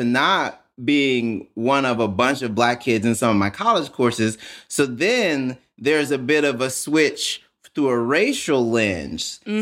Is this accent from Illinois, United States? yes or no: no; Mississippi, United States; since I grew up in Mississippi, like my Blackness was always like, okay, that's like, it's Mississippi is the blackest state.